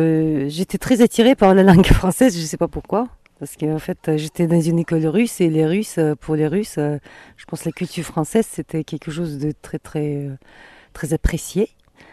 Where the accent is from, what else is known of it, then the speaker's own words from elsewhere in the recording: Ulaanbaatar, Mongolia; je suis native d'Oulan-Bator